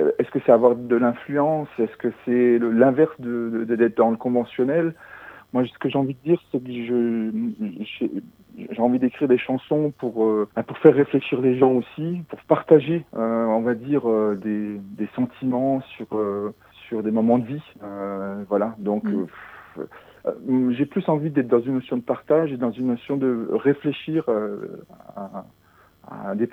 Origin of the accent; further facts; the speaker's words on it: Metz, Grand Est, France; born there; Oui, je suis né à Metz et j'habite actuellement proche de Voiffy.